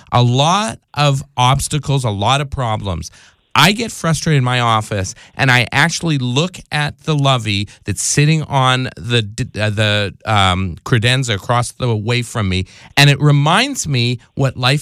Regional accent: Canada; I'm Canadian. We call it a soiree. I say things very differently in Canada.

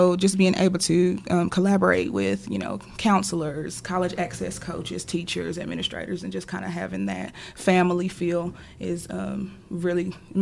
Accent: Knoxville, Tennessee, United States; Born and raised Knoxville.

